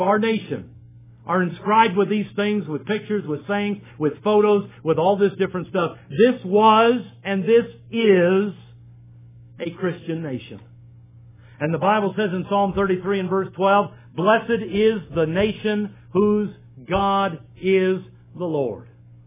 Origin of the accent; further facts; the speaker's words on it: Detroit, Michigan, United States; I grew up in Detroit.